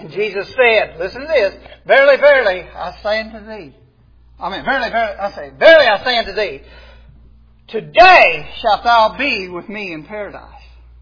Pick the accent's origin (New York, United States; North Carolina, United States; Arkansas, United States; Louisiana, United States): Arkansas, United States; Now, we're from Arkansas.